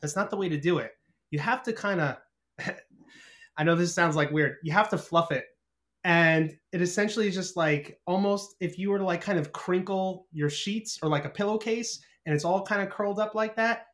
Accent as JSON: {"language": "English", "region": "New Jersey", "country": "United States", "tie": "born or raised there", "said": "And growing up in New Jersey, I worked at a deli throughout high school."}